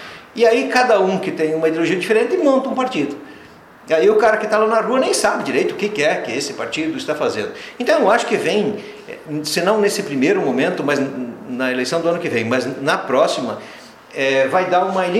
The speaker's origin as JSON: {"language": "Portuguese", "town": "Xanxerê", "region": "Santa Catarina", "country": "Brazil", "tie": "born or raised there", "said": "Foi aqui que eu nasci, aqui no interior, no Cambuizal, né? É aqui que eu desenvolvi minha família, tenho duas filhas maravilhosas, minha esposa, aqui que eu tenho os meus negócios, tenho três empresas de Xanxerê."}